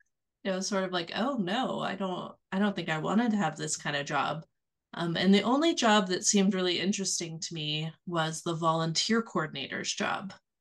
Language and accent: English; Virginia, United States; moved away as an adult; And I was in Virginia. So I grew up in Virginia. And I graduated from James Madison University with a history degree